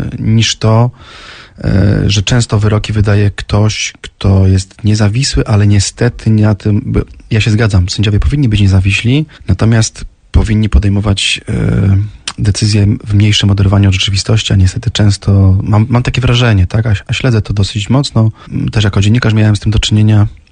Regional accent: Zielona Góra, Lubusz Voivodeship, Poland; born there; bo przecież jestem zielonogórzaninem z urodzenia

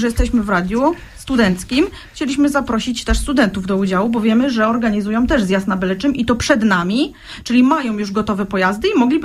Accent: Poznań, Greater Poland Voivodeship, Poland; Jestem urodzona w Poznaniu, jestem stamtąd

